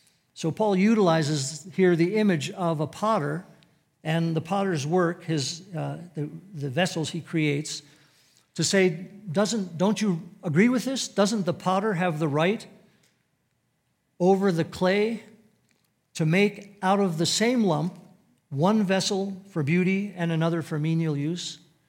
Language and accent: English; Saudi Arabia; I grew up in Saudi Arabia, and had a junior high teacher who had taught my older brother, who's 2 years older, in the years before me